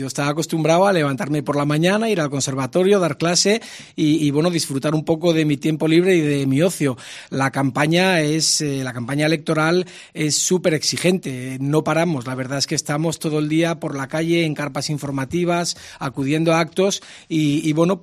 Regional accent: Oviedo, Asturias, Spain; yo soy de Oviedo de toda la vida

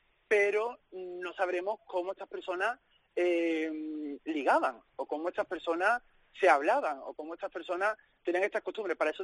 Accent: Seville, Andalusia, Spain; Yo que vengo de Sevilla

